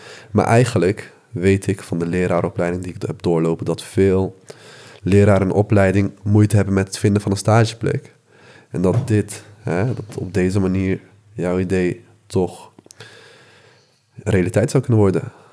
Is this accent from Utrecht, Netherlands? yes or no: yes; Maarssen, Utrecht, Netherlands; ik ben zelf geboren en getogen in Maarsen. Dus in eerste instantie was het de bedoeling dat ik daar te werk zou gaan. Maar inmiddels ben ik verhuisd naar Leidse Rijn, Utrecht.